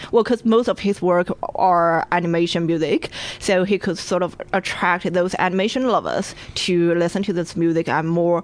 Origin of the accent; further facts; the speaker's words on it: Sichuan, China; born there; English is a second language; But, well, because I was born in Sichuan, which is, like, not one of the metropolises in China.